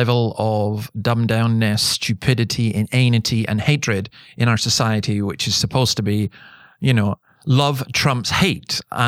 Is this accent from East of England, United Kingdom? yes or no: no; Scotland, United Kingdom; I'm Scottish. You're Scottish. I grew up in a culture, which some people still have, of ABE